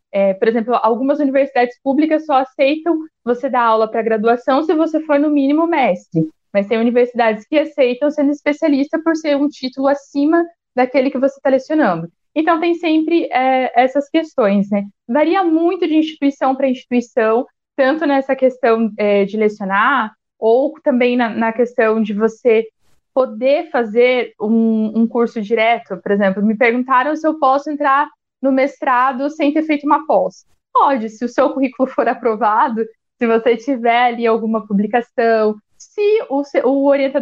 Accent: Londrina, Paraná, Brazil; now in Curitiba, Brazil; Eu sou de Londrina e eu vim morar aqui em Curitiba.

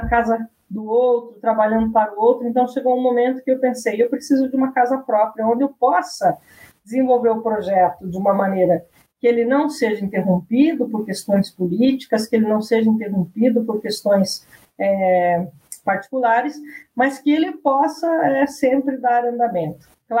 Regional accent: Santa Catarina, Brazil; Eu sou fruto de uma cidade pequenininha, né? Eu sou do interior de Santa Catarina

